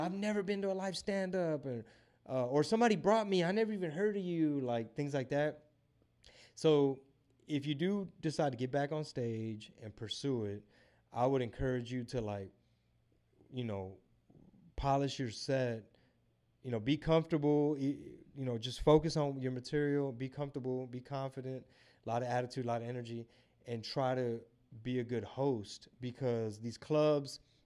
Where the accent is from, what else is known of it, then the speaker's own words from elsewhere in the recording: China; we're from China and we don't do that.